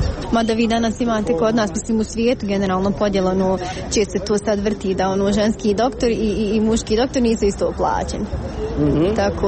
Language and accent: Bosnian; Bosnia & Herzegovina; Mislim da nije više pitanje uopće muškarci, žene kod nas u Bosni.